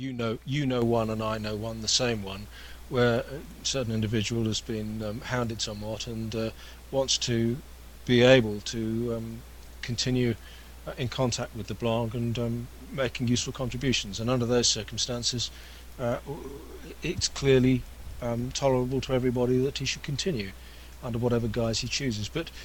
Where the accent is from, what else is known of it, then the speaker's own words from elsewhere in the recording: England, United Kingdom; But there again, I'm English.